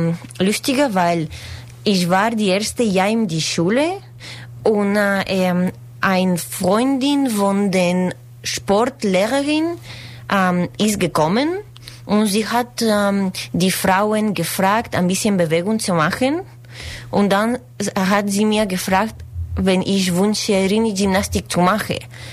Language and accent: German; Bulgaria; first language Bulgarian; German is a second language; Ja, es ist meine Muttersprache. Und zu Hause, ich bin sehr gedankt zu meinen Eltern, dass wir könnten nicht mit meiner Schwester Spanisch reden. Das war total nein, nur Bulgarien.